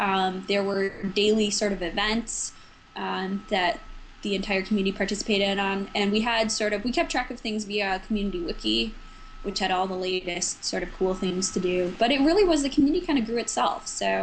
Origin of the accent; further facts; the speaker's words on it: Minnesota, United States; we had a bunch of folks from Minnesota, my home state